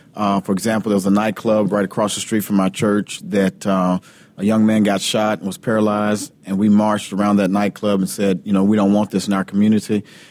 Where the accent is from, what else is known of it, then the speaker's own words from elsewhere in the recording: Kentucky, United States; now in Memphis, United States; I'm from Kentucky. I was okay. raised in Kentucky. I was a youth pastor in Louisville, Kentucky, at St. Stephen Baptist Church.